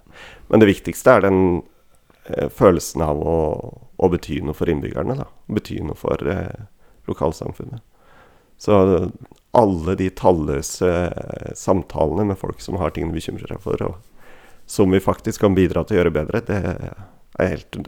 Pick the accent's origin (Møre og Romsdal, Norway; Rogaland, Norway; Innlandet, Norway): Innlandet, Norway; selv om jeg kom fra Valdres, som egentlig er veldig spredt befolkning, så hadde jeg likevel et sånn hjem der det var veldig kort vei til skolen